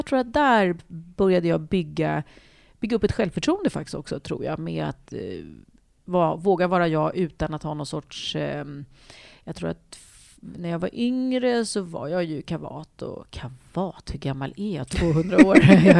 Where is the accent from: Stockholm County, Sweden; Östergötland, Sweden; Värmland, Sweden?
Östergötland, Sweden; Vånga; born or raised there; also born or lived in Öxnered